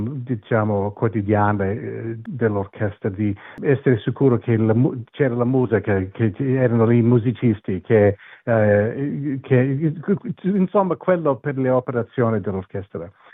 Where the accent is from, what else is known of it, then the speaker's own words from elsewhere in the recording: Australia; Sì, son nato qui, immagino che mio padre è anche nato qui, i miei bisnonni sono arrivati, erano quasi forse i primi dall'Italia che sono arrivati nel 1927